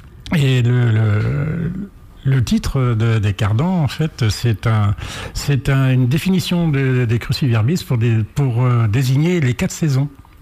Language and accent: French; Brittany, France; Oui, je suis. Je suis breton.